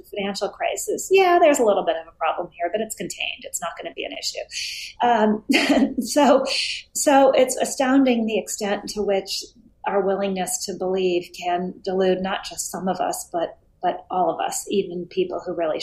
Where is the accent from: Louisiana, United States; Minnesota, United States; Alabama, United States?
Minnesota, United States; Hibbing; So Hibbing is a small town about a 4-hour drive north of Minneapolis-St. Paul. It's often the coldest spot in the United States